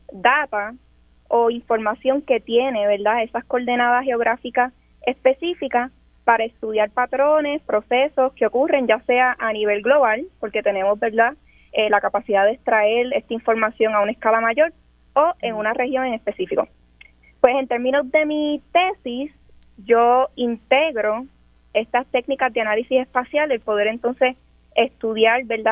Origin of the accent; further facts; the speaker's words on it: Aibonito, Puerto Rico; Soy de Aibonito, tengo un bachillerato